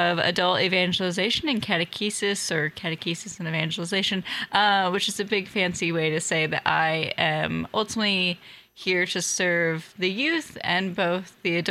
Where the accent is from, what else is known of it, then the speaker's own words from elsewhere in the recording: Pierce, Nebraska, United States; Yeah, no, I'm originally from Pierce, Nebraska. So okay. Go Blue Jays. And then I went to Wayne State for college and got my degree in human service counseling.